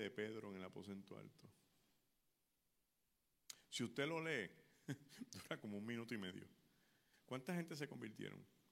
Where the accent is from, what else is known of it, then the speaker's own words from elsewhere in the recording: Puerto Rico; ¿usted es de Puerto Rico? Sí, soy de Puerto Rico.